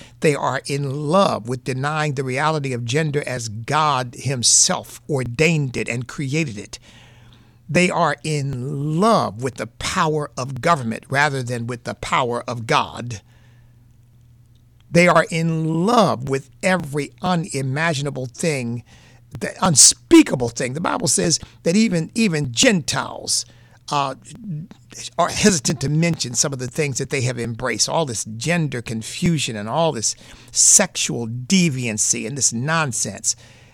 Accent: New England, United States; accent: New England; My New England accent comes, Arlington, I should be saying

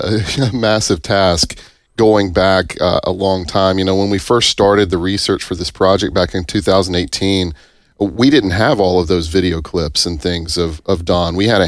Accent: Tupelo, Mississippi, United States; I grew up here in Tupelo, and my parents were supporters of the ministry.

